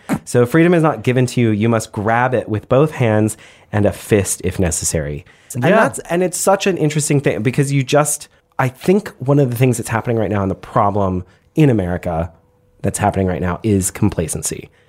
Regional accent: United States; I am proud because here I am, and a fellow American is voicing their opinion on Twitter publicly

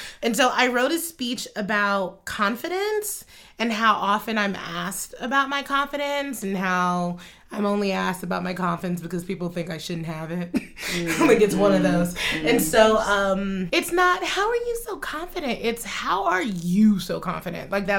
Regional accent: United States; But I was looking at it as a child and also as an American.

